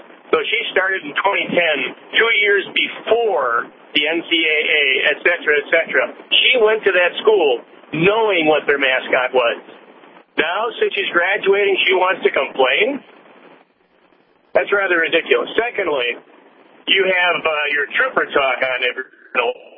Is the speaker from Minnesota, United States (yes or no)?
no; Montana, United States; I'm from Montana, and it's a local ordinance here.